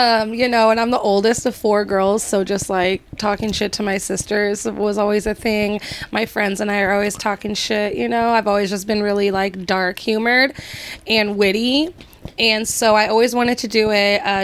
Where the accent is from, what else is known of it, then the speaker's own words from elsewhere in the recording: Gilroy, California, United States; No, I grew up in Gilroy.